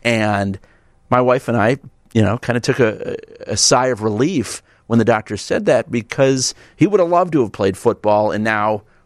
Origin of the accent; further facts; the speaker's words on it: Homewood, United States; I was watching a game, eighth graders from down where I grew up in Homewood.